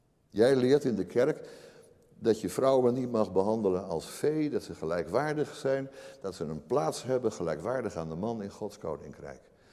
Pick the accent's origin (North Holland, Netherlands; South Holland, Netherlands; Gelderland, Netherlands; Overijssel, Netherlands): North Holland, Netherlands; Amsterdam; zo ben ik opgegroeid in Amsterdam. Dat heb ik toch in Amsterdam. Als ik door de binnenstad van Amsterdam ging, mijn school was op de Keizersgracht. En ik kwam zelf uit Amsterdam-Oost, uit de Linnaeusstraat.